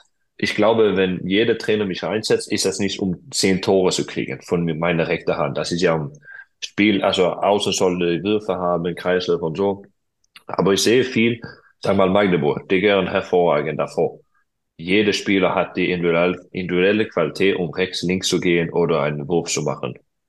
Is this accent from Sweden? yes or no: yes; Sweden; Also ich als Schwede